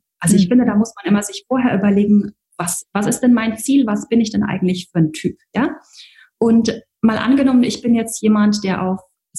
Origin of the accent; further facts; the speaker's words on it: Würzburg, Bavaria, Germany; also born or lived in Munich; now in Dubai, United Arab Emirates; Ja, ich bin eigentlich ein Würzburger Gewächs, habe die letzten Jahre in München gelebt und bin jetzt seit August 2018 in Dubai.